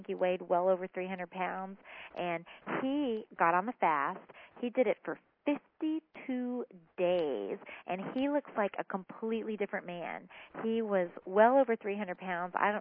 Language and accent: English; United States; growing up in America, we don't very often go to bed hungry.